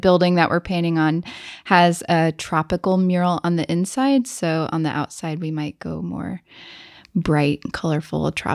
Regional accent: Greencastle, United States; We're both from Greencastle.

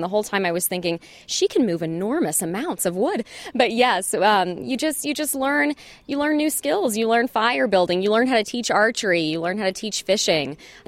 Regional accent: Indianapolis, Indiana, United States; Well, I'm from Indianapolis, and I was not a country girl at all, not very outdoorsy.

